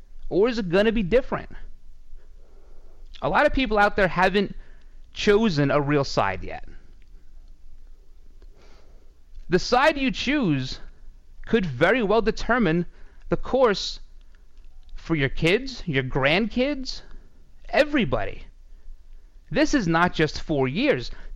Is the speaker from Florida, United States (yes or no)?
no; New York, United States; If you can't tell, I'm from New York. A lot of people can't tell that.